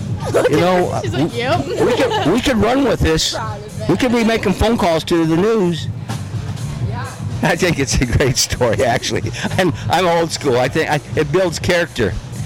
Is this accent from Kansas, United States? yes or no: no; Des Moines, Iowa, United States; I'm a pizza snob, even though I'm from Des Moines, Iowa.